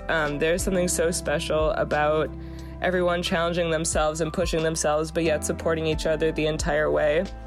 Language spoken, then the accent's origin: English; Iowa City, Iowa, United States; I'm from Iowa City, Iowa, and this was my first Mid-South.